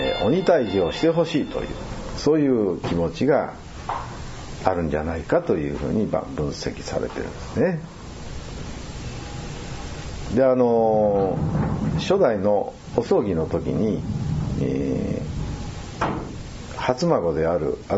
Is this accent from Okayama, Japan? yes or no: yes; Okayama, Japan; 私たち岡山県人にとってはね世にありがたいことでして